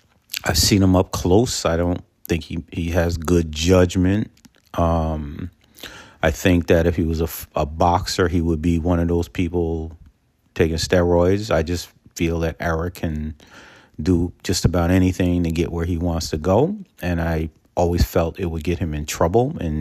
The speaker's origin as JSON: {"language": "English", "town": "Peekskill", "region": "New York", "country": "United States", "tie": "born or raised there", "said": "So although I'm based in Westchester County and active throughout the Hudson Valley, my hometown of Peekskill"}